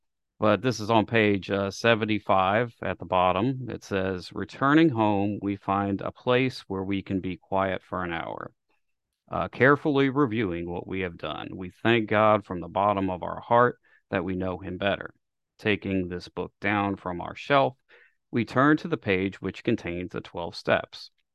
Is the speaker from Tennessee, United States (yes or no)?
yes; Nashville, Tennessee, United States; I hail from Nashville, Tennessee.